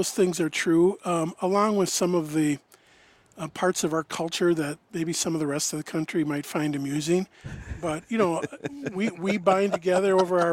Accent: Ashland, United States; where I grew up in Ashland, Maxwell Street days.

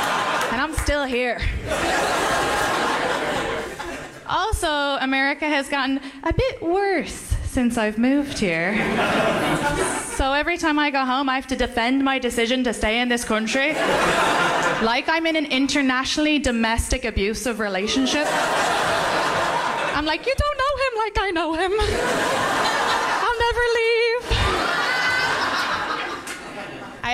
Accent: Ireland; now in United States; I am from Ireland. I've been living in your country for nearly 9 years

